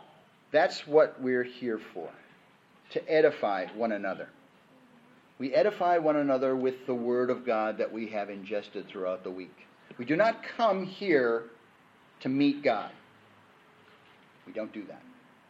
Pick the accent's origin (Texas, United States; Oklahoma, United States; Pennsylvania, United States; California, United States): California, United States; Yeah, you can tell I'm from Southern California, can't you?